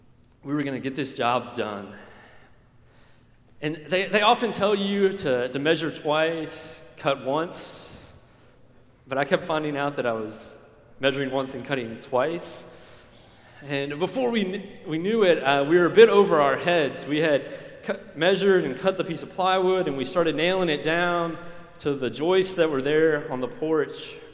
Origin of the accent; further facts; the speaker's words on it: Tampa, Florida, United States; One of the things about Tampa is it's my hometown, but it's also, it's kind of an anomaly in the Southeast.